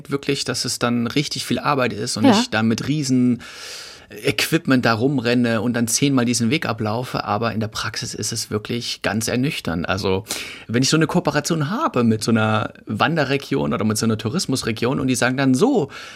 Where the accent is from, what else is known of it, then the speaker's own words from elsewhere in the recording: Saxony, Germany; die sächsische und böhmische Schweiz, also über das Elbsandsteingebirge, also mein Home-Territorium quasi, mein Heimat-Territorium.